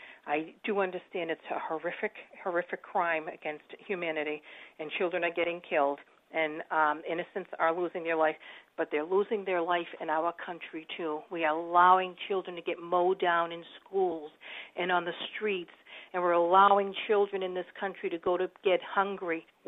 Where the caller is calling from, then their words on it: Plaistow, New Hampshire, United States; I'm calling from Plaistow, New Hampshire.